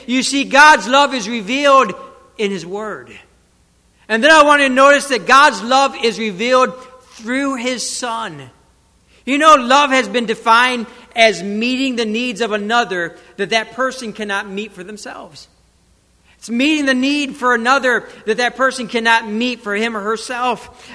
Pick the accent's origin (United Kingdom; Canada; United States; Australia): United States; Michigan; When I was growing up in Michigan, Michigan's a unique state.